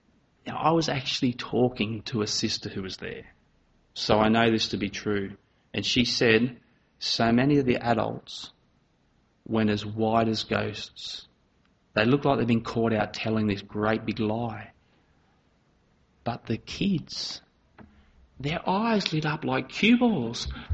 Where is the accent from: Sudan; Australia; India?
Australia; East Coast; accent: lazy drawl; I'm from the East Coast and I have a really lazy drawl.